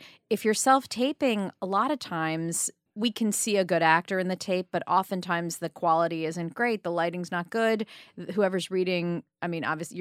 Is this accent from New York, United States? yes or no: yes; New York City, New York, United States; because I grew up on the Upper East Side, my mother said, fine, I'll take you to the auditions.